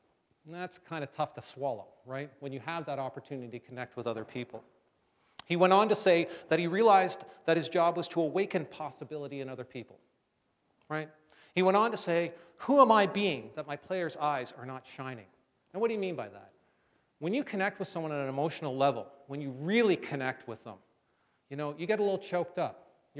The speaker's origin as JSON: {"language": "English", "country": "Canada", "said": "I'm Canadian and my French sucks, I'm sorry."}